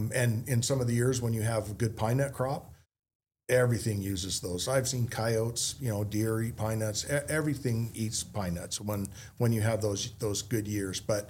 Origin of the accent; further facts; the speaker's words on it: Winnemucca, Nevada, United States; I grew up in Northern Nevada, Winnemucca, Nevada